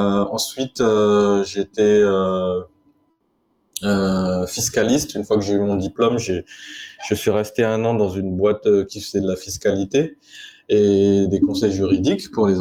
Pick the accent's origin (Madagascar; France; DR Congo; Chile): Madagascar; Antananarivo, Analamanga; Je suis né, j'ai grandi en Antananarivo, dans la capitale. Donc, comme je l'ai dit tout à l'heure, je suis venu m'installer à Tuléar en 2015.